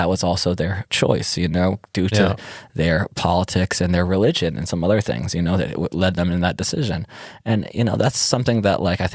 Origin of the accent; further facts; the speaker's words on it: Detroit, Michigan, United States; I'm from Detroit